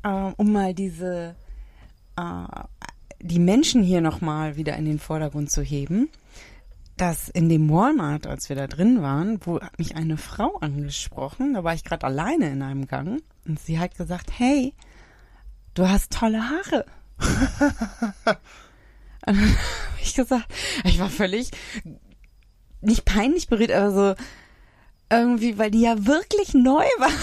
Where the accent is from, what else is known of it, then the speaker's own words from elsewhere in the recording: Germany; Und ich gesagt, ja, aus Deutschland.